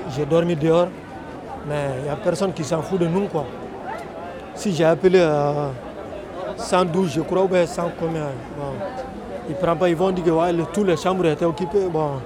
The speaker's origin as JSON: {"language": "French", "country": "Mali", "lives_now": "France", "said": "je viens du Mali."}